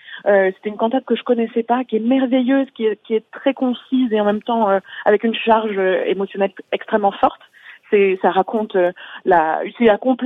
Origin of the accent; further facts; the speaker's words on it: Montpellier, Occitanie, France; born there; à Montpellier, qui est ma ville natale.